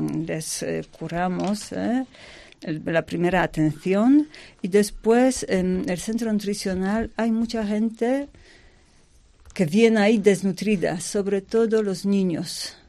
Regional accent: Poland; Spanish is a second language; moved away as an adult; now in Kananga, Democratic Republic of the Congo; soy polaca … soy carmelita misionera. Hace más de 13 años que trabajo y vivo en África.

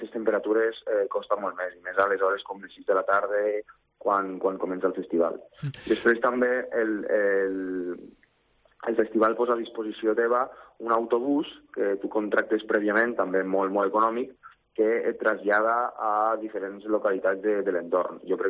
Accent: Benicarló, Valencian Community, Spain; jo sóc de Benicarló i estic molt, molt a prop d'aquest gran festival.

